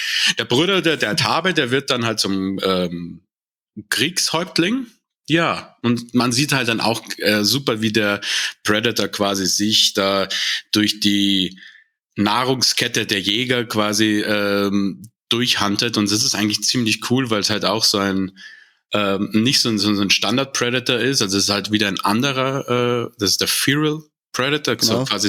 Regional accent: Munich, Bavaria, Germany; born there; Also geboren bin ich 1986 in München

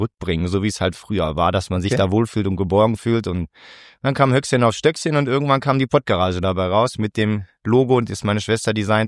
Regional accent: Bavaria, Germany; Ich komme aus dem Allgäu, bin 35.

